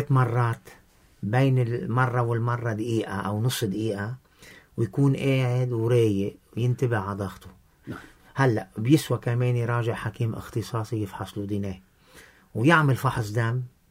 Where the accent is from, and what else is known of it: Lebanon